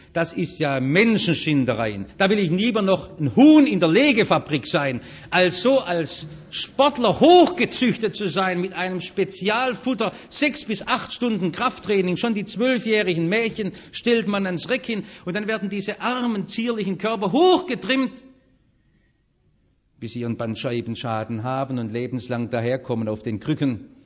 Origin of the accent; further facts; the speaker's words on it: Baden-Württemberg, Germany; Ich bin Schwabe.